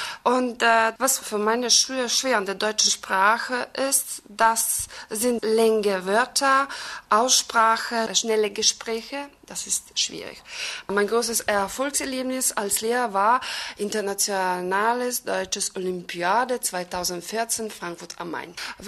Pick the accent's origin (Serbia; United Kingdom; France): Serbia; Belgrade; German is a second language; Ich komme aus Serbien, aus Belgrad. Mein Geburtsdatum ist 22. Mai 1977.